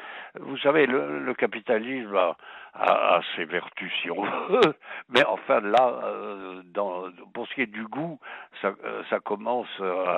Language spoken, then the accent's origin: French; Bordeaux, Nouvelle-Aquitaine, France; j'ai passé toute mon enfance à Bordeaux